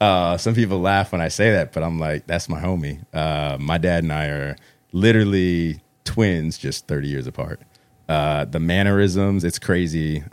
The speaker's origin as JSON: {"language": "English", "town": "North Haven", "region": "Connecticut", "country": "United States", "tie": "born or raised there", "said": "I am from New Haven and North Haven. Born at Yale New Haven Hospital. Went to New Haven private school growing up, but lived in North Haven, Connecticut, and my folks still live in North Haven."}